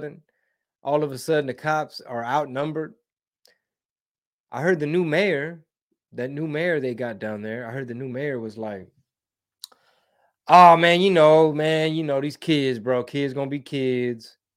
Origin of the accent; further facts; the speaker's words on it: Houston, Texas, United States; I'm born and raised in Houston. I love Houston. Houston's awesome.